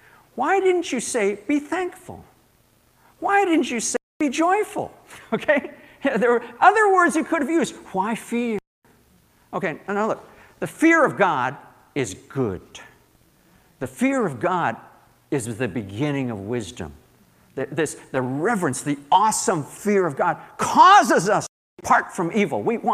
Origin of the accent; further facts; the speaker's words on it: Maryland, United States; I grew up, I spent some years growing up in Maryland, okay, in the 1950s and the early 1960s